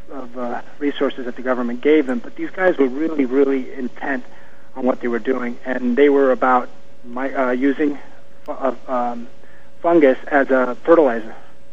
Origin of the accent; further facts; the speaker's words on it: Cuba; You know, I'm from Cuba